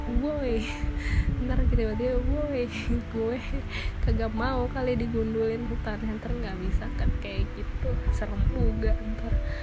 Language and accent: Indonesian; Padang, West Sumatra, Indonesia; orang yang dari saya dari Padang